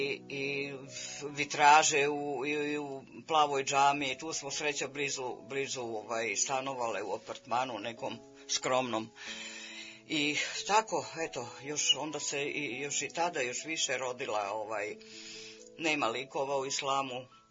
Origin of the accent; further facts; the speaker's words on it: Bela Crkva, Vojvodina, Serbia; u Beloj crkvi, odakle sam rodom.